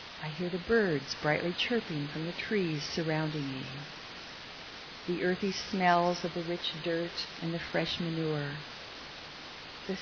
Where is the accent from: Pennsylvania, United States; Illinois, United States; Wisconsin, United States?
Illinois, United States; Chicago; moved away; And I came from Chicago, and this was home. And it has been for 40 years.